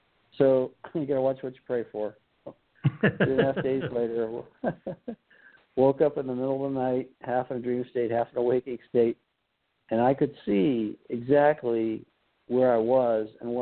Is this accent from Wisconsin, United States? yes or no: no; Erie, Pennsylvania, United States; I grew up in Erie, Pennsylvania, to a blue-collar family